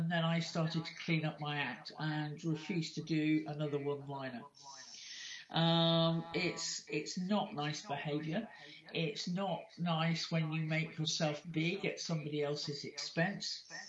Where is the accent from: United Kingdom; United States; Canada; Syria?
United Kingdom; Liverpool, North West England; born there; I was born in Liverpool. And Liverpool is the, in England, Liverpool is the home of humour or sarcastic humour.